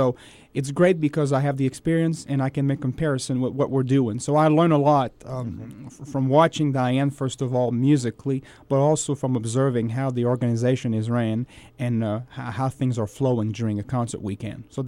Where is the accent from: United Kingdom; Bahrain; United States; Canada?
Canada; Quebec; And also, since I'm from Canada, I conducted there quite a bit in the Montreal, Quebec City region.